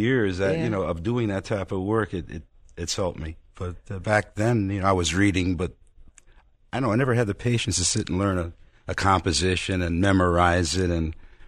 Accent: New Haven, Connecticut, United States; born there; I was born in New Haven. This was a town called Wallingford.

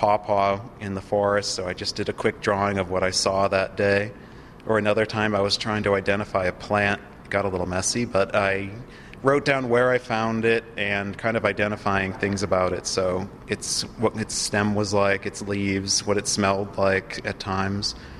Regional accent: New England, United States; moved away; I grew up in New England and it's more... There's trees and it's quieter and there's less people.

